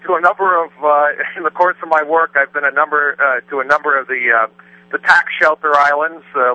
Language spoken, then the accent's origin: English; Ukiah, California, United States; I'm from Ukiah, California, which is in the county seat of Mendocino County in Northern California.